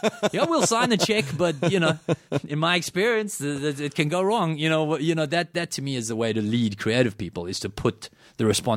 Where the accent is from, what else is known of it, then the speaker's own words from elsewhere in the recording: South Africa; I grew up in South Africa. It doesn't get cold there